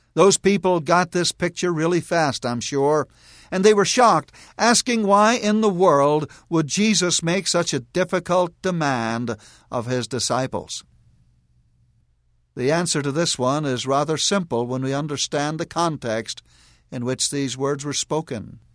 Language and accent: English; Ireland; I recall as a youngster growing up in Ireland